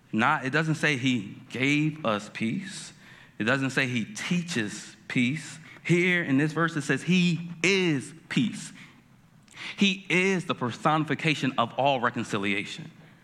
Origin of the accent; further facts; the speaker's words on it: New Jersey, United States; It was also the year, I'm from Jersey, it was the year I took my first trip to Tennessee.